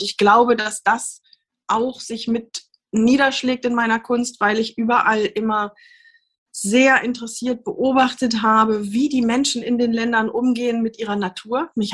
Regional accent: Göttingen, Lower Saxony, Germany; also born or lived in California, United States; ich bin aufgewachsen in Göttingen, bin da zur Schule gegangen, habe da Abi gemacht und bin nach dem Abi in die USA gegangen, nach Kalifornien.

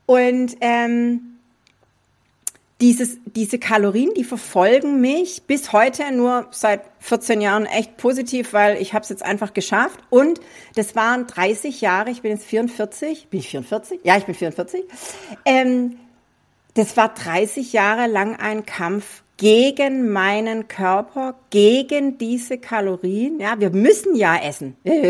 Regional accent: Swabia, Germany; Also für alle, die es noch nicht gehört haben, ich bin Schwäbin.

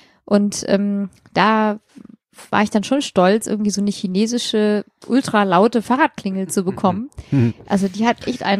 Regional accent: Bavaria, Germany; Ja, ich sag natürlich China, ich komme ja auch aus Bayern.

